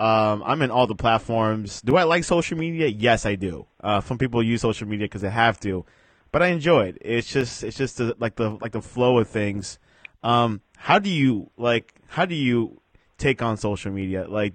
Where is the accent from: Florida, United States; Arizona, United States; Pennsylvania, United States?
Florida, United States; Miami; I mean, I'm here from Miami, and there's Miami Dolphin fans